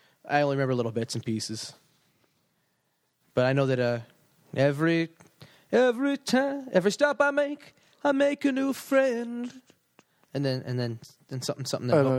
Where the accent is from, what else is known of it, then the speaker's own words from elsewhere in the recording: Manitoba, Canada; We're from Manitoba. We've been driving through, provincial parks and stuff before.